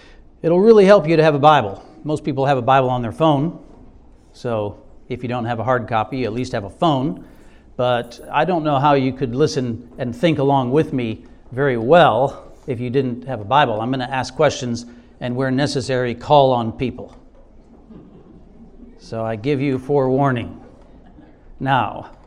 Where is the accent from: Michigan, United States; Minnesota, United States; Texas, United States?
Minnesota, United States; I'm from Minnesota. Land of 10,000 lakes and 1,000 fish.